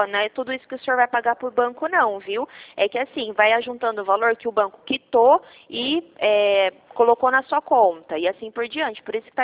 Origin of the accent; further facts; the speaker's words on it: Marília, São Paulo, Brazil; Eu sou de Marília. Interior do estado de São Paulo